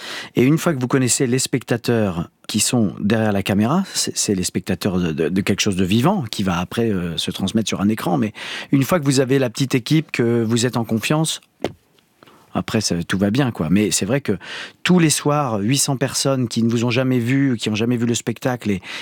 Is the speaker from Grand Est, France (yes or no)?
yes; Grand Est, France; moved away; J'ai dit « bah, en fait, moi, j'ai grandi dans les Vosges. »